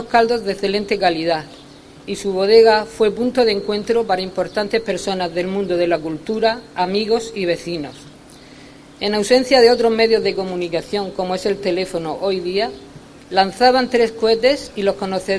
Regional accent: La Palma, Canary Islands, Spain; Yo soy de La Palma y sé que era un gran palmesano.

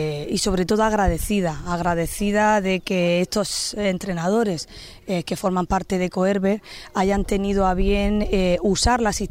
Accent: Pozo Estrecho, Region of Murcia, Spain; Y agradecida también de que sea en Pozo Estrecho, en mi pueblo

